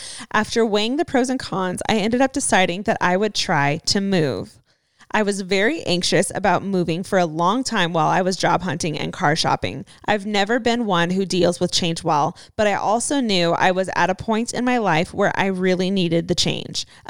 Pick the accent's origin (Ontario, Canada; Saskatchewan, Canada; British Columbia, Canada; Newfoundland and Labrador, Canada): Saskatchewan, Canada; I am from Saskatchewan, Canada, and my boyfriend lives in Alberta, Canada, about 6-hour drive from my home.